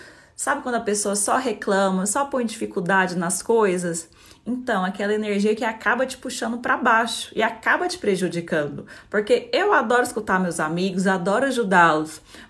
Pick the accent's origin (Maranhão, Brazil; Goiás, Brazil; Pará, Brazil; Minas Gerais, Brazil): Goiás, Brazil; Goiânia; now in São Paulo, Brazil; Eu sou de Goiânia, mas moro em São Paulo.